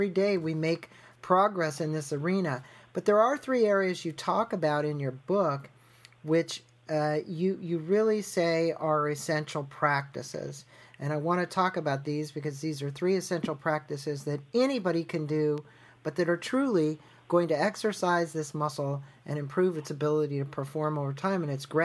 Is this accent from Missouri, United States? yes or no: yes; Missouri, United States; I was originally from the Show Me State